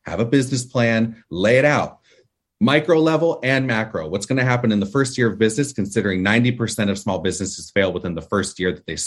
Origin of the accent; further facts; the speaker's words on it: California, United States; I had a leg up because I grew up in Los Angeles or Orange County, but Los Angeles is 45 minutes to an hour away.